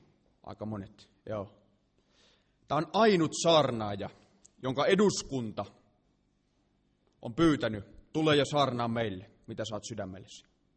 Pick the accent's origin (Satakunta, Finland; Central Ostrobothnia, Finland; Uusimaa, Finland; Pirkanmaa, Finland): Uusimaa, Finland; Karkkila; silloin kun mä olin pikkupoika, niin me asuttiin Karkkilassa